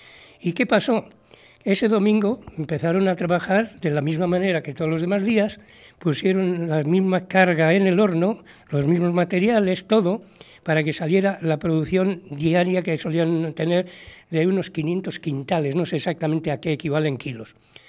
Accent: Legazpia, Basque Country, Spain; me traía ya desde mi pueblo, Legazpia, en Guipúzcoa, la idea de que de una cruz llegaría a otra.

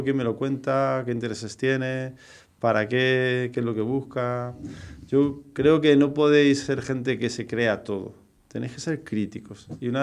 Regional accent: Madrid, Community of Madrid, Spain; Pero si lo digo, claro, yo como soy de Madrid hago hincapié en eso, ¿no?

